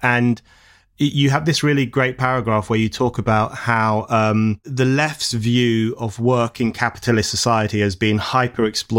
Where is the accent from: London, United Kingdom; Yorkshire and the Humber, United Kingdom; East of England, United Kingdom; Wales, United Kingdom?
London, United Kingdom; And I thought that was so well put, because that's something that I've seen in the communities that I grew up in London